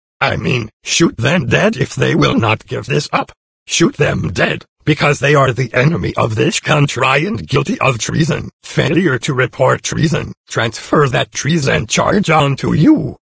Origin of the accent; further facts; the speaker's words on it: Los Angeles, California, United States; Well, I grew up in Los Angeles. I've always known about sheriff's gangs growing up.